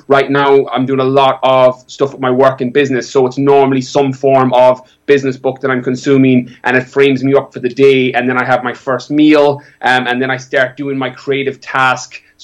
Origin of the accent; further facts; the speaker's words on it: Ireland; also born or lived in California; I'm from Ireland, born and bred, apart from my time away. And again, California helped me so much on this, because I grew up, as I said, in a small little village. There's only 200 people in my village.